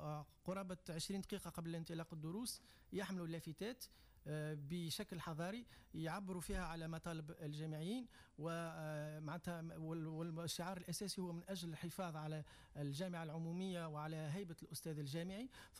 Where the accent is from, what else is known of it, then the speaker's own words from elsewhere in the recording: Tunisia; عندنا في تونس اليوم أكثر من 600 دكتور في البيولوجيا بطال